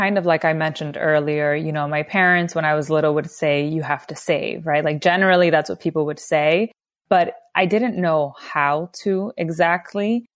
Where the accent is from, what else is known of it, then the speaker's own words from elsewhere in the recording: Bronx, New York, United States; I am born and raised in the Bronx, New York. My parents are immigrants. Mommy's from Ecuador and my daddy's from Honduras. I was born here.